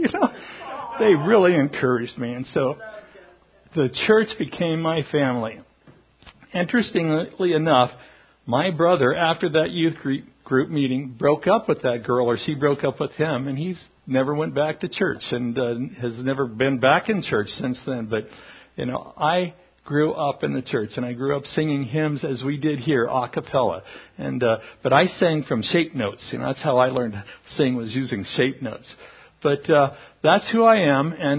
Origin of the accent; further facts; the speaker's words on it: California, United States; I grew up in the Bay Area, never knew what Stockton was all about.